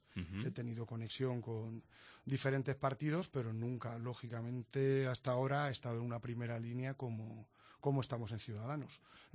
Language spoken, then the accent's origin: Spanish; Albacete, Castilla-La Mancha, Spain; born there; soy nacido en Albacete.